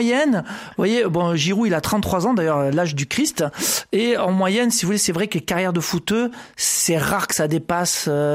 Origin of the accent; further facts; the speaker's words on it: Montpellier, Occitanie, France; on est très attaché à lui en tant que Montpelliérain, parce que moi, je soutiens évidemment le club de foot de Montpellier.